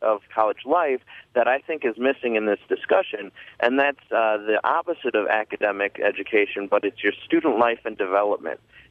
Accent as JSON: {"language": "English", "country": "United States", "said": "I spent a year in Taiwan, and I think that I prided myself as being an American that can think analytically"}